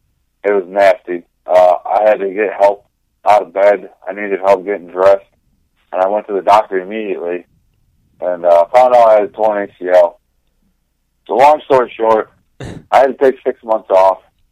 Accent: Coldwater, Michigan, United States; Well, I'm from Coldwater, Michigan. I still live here.

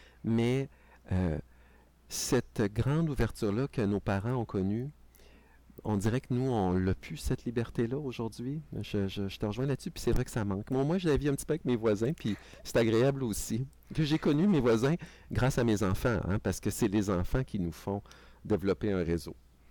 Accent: Quebec City, Quebec, Canada; Je viens d'une banlieue de la ville de Québec qui s'appelle Charlebourg. Je suis né en 1978 à Québec, de parents québécois francophones.

